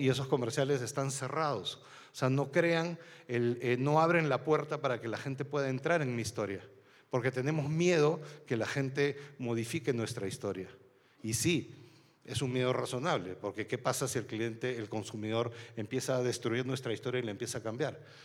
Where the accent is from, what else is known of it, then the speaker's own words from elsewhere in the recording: Peru; moved away as an adult; now in Mexico; yo soy de origen peruano y mi último trabajo estuve trabajando para una red en Perú antes de venir a México hace 2 años.